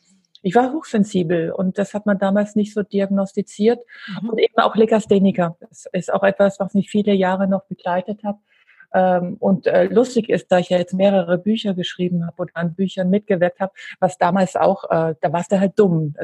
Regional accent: Augsburg, Bavaria, Germany; moved away as an adult; also born or lived in New York, United States; aufgewachsen bin ich in Augsburg, also Bayern, Schwaben, die Ecke. Bin aber dann mit Anfang 20 nach Düsseldorf, der Liebe wegen dem Kerl. Dort aber nicht lang geblieben, bin dann nach New York, habe meine Ausbildung als Schauspielerin dort weitergemacht, bin zurückgekommen nach Deutschland

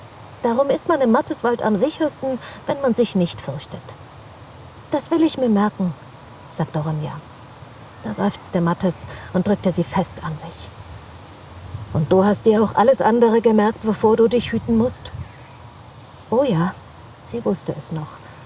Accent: North Rhine-Westphalia, Germany; ich bin direkt am Teutoburger Wald aufgewachsen.

